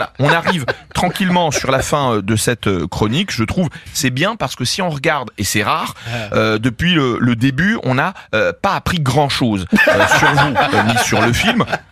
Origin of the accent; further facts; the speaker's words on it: Corsica, France; accent: Corsican; quand je m'énerve, j'ai l'accent corse, et je ne sais pas pourquoi. Peut-être parce que c'est de là d'où je viens